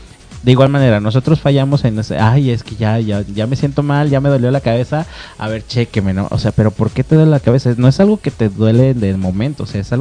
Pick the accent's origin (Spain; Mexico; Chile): Mexico; como mexicanos